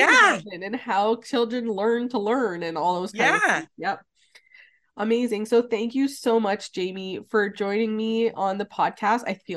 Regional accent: Ontario, Canada; We talked a lot about Ontario because we're both educators from Ontario

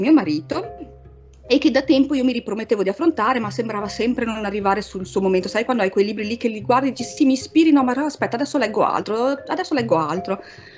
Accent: Modena, Emilia-Romagna, Italy; come vi ho detto e si sente dalla mia cadenza, io sono di Modena, quindi ho detto: un killer qua nella mia città

